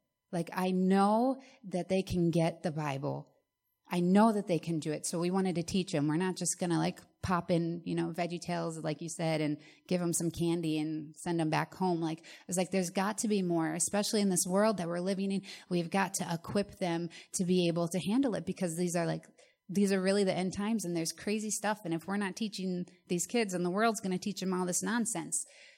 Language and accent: English; Florida, United States; now in New York, United States; I moved from Florida, never really been out of Florida, and we're in New York